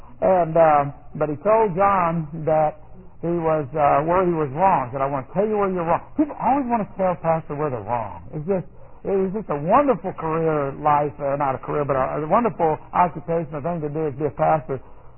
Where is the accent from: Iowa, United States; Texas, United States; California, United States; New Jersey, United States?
Texas, United States; Houston; I was born in Houston, reared in Houston.